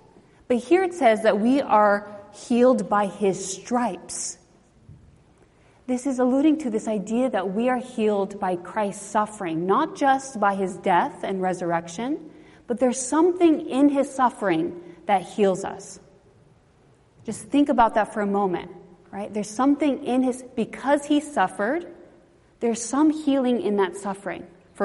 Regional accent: Loma Linda, California, United States; And I'm from Loma Linda, which has a lot of young adults, Adventist young adults.

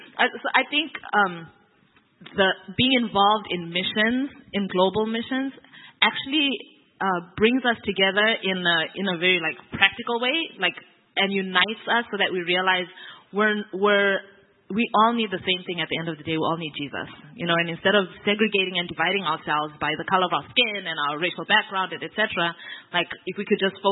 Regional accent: Zimbabwe; I grew up in Zimbabwe and like we're all, you know, Zimbabwean, you know, well, different tribal groups

